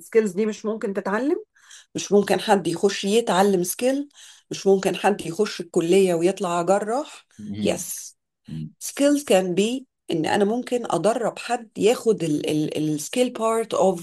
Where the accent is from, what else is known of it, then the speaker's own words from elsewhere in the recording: Kuwait; انا درست يعني سنين المدرسه كلها، انا كنت في الكويت، انا اتولدت في الكويت واثقلت هذه الموهبه في الكويت.